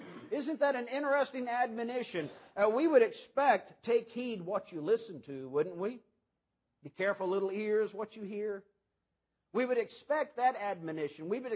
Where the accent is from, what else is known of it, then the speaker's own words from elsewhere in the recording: Arkansas, United States; When we had a garden when I was growing up in Arkansas, I think the only thing that we grew successfully was rocks.